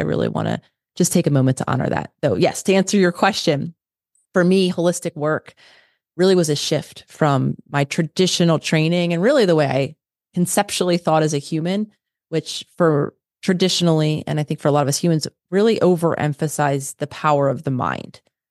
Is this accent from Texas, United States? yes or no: no; Philadelphia, Pennsylvania, United States; City back to Philadelphia, which is where I'm originally from. So I was able to, you know, live in my hometown, if you will, near my family